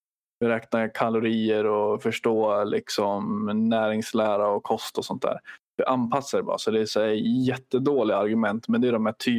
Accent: Sweden; men alltså jag är svensk. Jag har gått i svensk skola. Jag har gått så här 12 år i svensk skola.

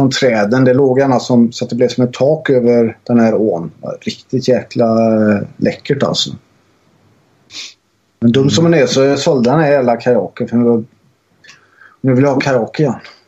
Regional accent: Västra Götaland County, Sweden; accent: Dalsland dialect; Mitt uttal i dalsländska var fäsk.

